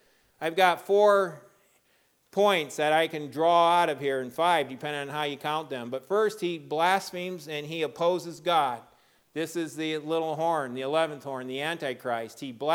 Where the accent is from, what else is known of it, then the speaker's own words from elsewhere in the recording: South Africa; Well, I'm from South Africa, you know?